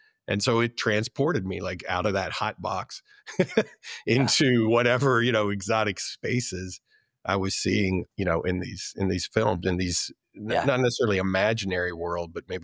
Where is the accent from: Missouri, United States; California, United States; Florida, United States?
Florida, United States; I grew up in Florida, at South Florida. It was really hot in the summer.